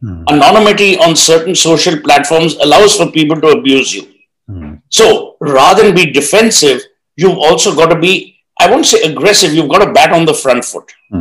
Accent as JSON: {"language": "English", "town": "Kolkata", "region": "West Bengal", "country": "India", "tie": "born or raised there", "said": "When we were growing up in Calcutta, we never bought branded tea."}